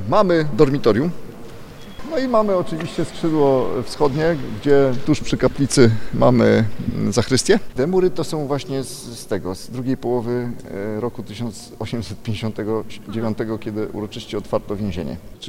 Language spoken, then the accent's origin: Polish; Gniew, Pomeranian Voivodeship, Poland; Bowiem ja urodziłem się tutaj, a cały żywot i całe dzieciństwo spędziłem w cieniu ruin zamku w Gniewie. Bo kiedy wróciłem w 89, osiadłem w Gniewie